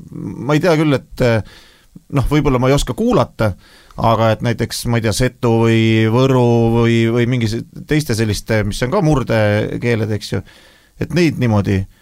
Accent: Saare County, Estonia; olles ise saarlane

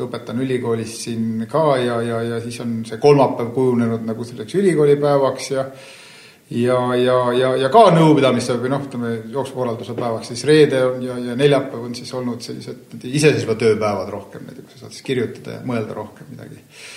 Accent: Saare County, Estonia; Ma olen ikka põline saarlane, igate pidi need isa või oma poolt.

